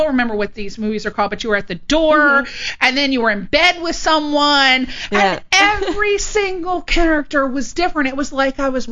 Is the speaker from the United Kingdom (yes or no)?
no; East Coast, United States; I'm from the East Coast